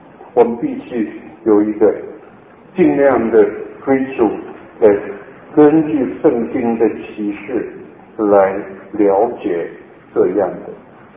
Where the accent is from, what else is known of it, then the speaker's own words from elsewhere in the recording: China; 当然 American aggressiveness 和我们中国人的这个文化的背景，我们 cultural background 有点不同